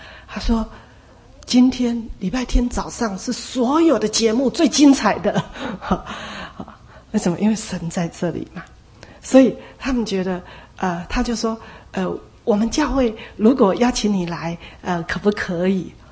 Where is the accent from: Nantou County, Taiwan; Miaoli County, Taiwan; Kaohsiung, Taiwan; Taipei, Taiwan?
Taipei, Taiwan; 我在台北长大的，在家中除了跟父母讲台语以外，连跟兄弟姐妹很多都是讲国语的。哦，那26岁就去新竹了，更是什么都是讲国语的